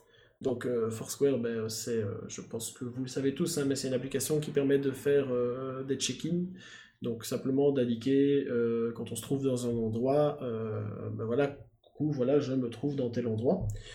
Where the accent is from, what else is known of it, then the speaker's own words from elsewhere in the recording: Belgium; parce que moi je suis belge, hein, tout le monde doit commencer à savoir